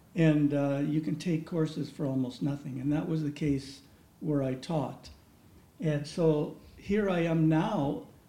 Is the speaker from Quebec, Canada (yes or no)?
no; Selkirk, Manitoba, Canada; Moving here a couple of years ago, it's relatively new to us. Yeah. Even though I grew up in Selkirk, north of Winnipeg.